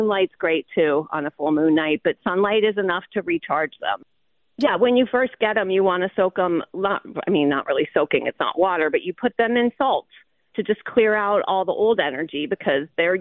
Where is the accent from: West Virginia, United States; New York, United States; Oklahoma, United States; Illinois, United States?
New York, United States; Brockport; Brockport, born and bred.